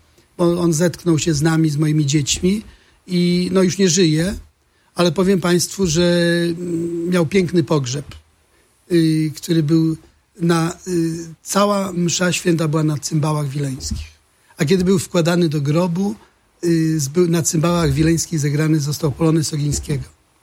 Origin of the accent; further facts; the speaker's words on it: Straduny, Warmian-Masurian Voivodeship, Poland; ja pochodzę ze wsi, ze Stradun